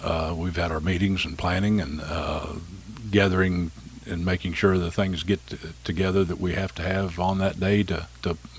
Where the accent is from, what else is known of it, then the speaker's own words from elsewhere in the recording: Bone Gap, Illinois, United States; Just growing up in Bone Gap, it's a, you know, it's a big place, so anything happens, everybody's involved.